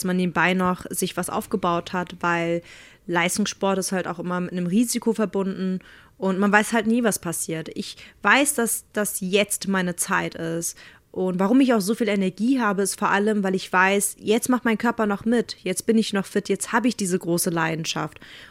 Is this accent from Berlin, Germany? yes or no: yes; Berlin, Germany; born there; Also ich bin in Berlin geboren und deswegen war mir zum Beispiel auch schon immer wichtig, dass ich die deutsche Sprache sehr gut beherrsche